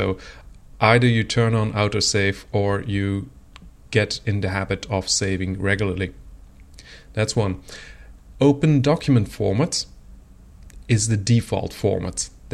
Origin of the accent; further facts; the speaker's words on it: Belgium; For example, I'm from Belgium, and the Belgian government departments, for example, will be instructed to use an open file format for internal communications.